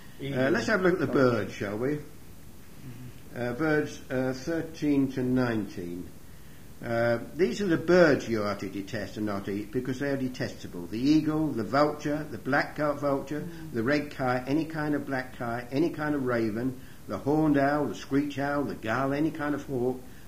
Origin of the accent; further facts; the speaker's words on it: England, United Kingdom; moved away; And interestingly enough, when we came from England, one of the things they made us do, they checked with us to make certain we hadn't been near any animals